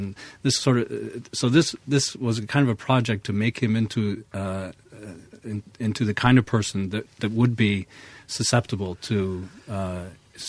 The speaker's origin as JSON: {"language": "English", "country": "United States", "said": "since I'm an American and they're British here"}